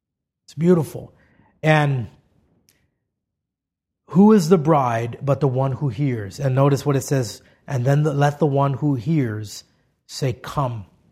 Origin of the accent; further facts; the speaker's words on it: Hawaii, United States; growing up in Hawaii where we had really hot days and you were, you know, it's hot and it's humid